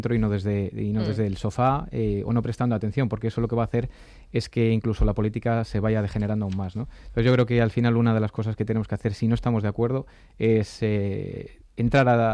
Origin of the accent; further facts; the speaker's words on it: Paracuellos de Jarama, Community of Madrid, Spain; yo soy vecino de Paracuellos de toda la vida